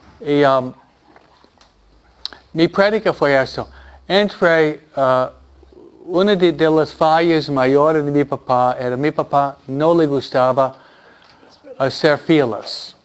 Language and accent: Spanish; northeast, Mexico; los que viven de la parte del noreste de donde vengo yo